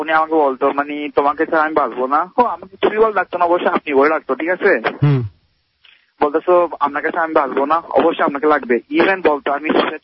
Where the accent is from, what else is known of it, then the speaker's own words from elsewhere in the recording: Chittagong, Chittagong Division, Bangladesh; আমার বাড়ি হচ্ছে চট্টগ্রাম